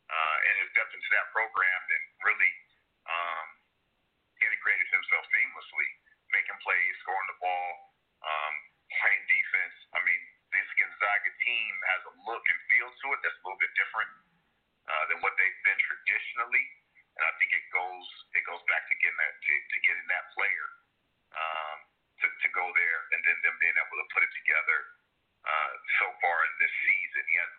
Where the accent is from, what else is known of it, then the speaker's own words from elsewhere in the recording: Minnesota, United States; I'm from Minnesota, so anytime we have a guy who jumps on the national stage coming from the high school ranks, it gets me very excited.